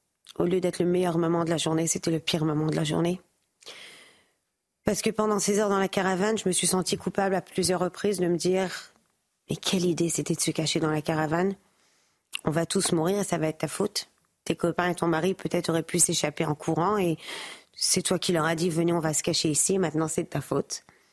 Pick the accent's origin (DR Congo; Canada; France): France; born there; en étant juif, premièrement. Et pour être honnête, c'est encore plus triste en étant française. Je suis née en France, je suis là tous les ans, toute ma vie. J'ai jamais eu peur de parler hébreu dans les rues